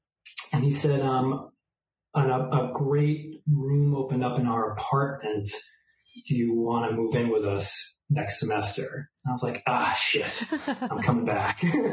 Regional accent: Eastchester, New York, United States; now in Cincinnati, United States; so I grew up in East Chester, but a year into my being in school, I purchased my parents and the entire rest of my family moved to Cincinnati, Ohio.

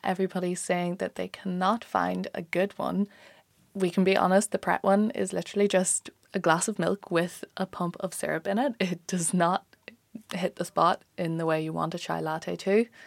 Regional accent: Northern Ireland, United Kingdom; now in London, United Kingdom; So a quick little bit about me, quick little introduction. I'm Irish. I come from Northern Ireland, and I have just moved over to London about a month ago to start my master's here in the LSE.

